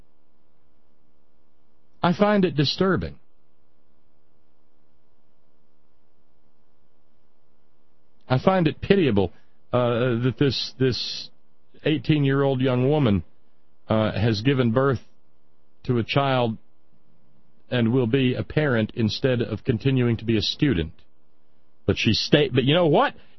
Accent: Appalachia, United States; Like I said, I'm an Appalachian, and I've got a voice.

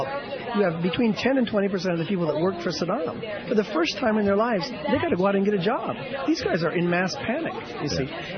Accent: Japan; And I was born and raised in Japan where they did it right.

